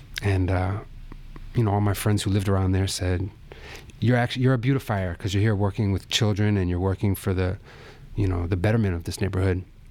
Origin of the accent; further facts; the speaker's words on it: New York, United States; I grew up in the Upper West Side when it was not a wealthy neighborhood. It was a middle class and upper middle class in some places.